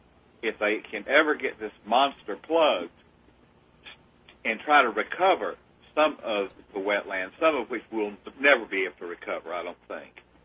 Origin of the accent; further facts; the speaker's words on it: the South, United States; and I grew up in the South, and I've seen my share of them, and I've killed my share of them.